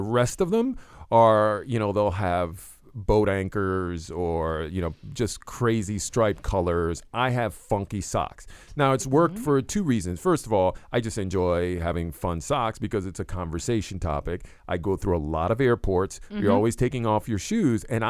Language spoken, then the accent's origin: English; Florida, United States; also born or lived in Caribbean; now in New England, United States; for years, growing up in the Caribbean and in Florida, I didn't wear socks.